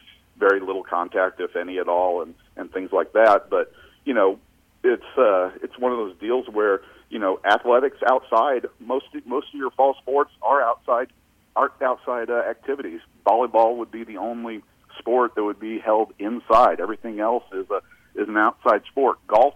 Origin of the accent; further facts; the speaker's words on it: Branson, Missouri, United States; I grew up down in Branson where your high school students were the workforce for businesses in Branson and the surrounding communities down there